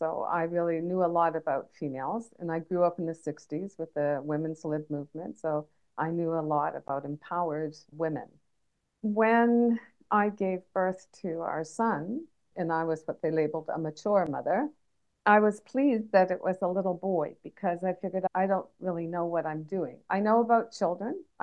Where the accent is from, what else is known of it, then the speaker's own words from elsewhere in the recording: Canada; now in Japan; I'm a Canadian expat. I've been living in Japan for quite a long time, and in six other countries, I believe.